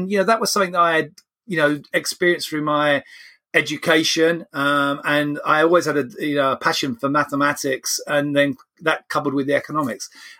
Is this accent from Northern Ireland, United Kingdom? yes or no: no; London, United Kingdom; I came from kind of quite a humble background. I grew up in the East End, and we didn't have a lot of money